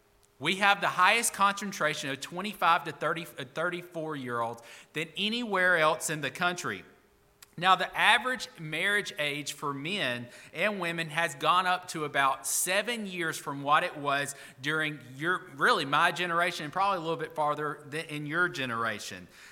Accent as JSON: {"language": "English", "region": "Alabama", "country": "United States", "said": "Now, I'm from Alabama, and I don't claim to be good with statistics."}